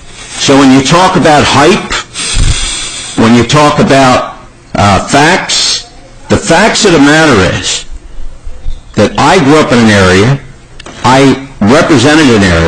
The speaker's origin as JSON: {"language": "English", "town": "Holloway Terrace", "region": "Delaware", "country": "United States", "tie": "born or raised there", "said": "I grew up in Holloway Terrace. I was the fire chief of Holloway Terrace Fire Company, 53 years in the fire department."}